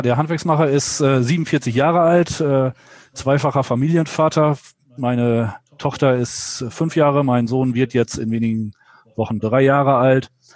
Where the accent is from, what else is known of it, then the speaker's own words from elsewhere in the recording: Lower Saxony, Germany; Und dann kam irgendwann die Möglichkeit, zurück in den Nordwesten, in meine Heimatregion zu wechseln.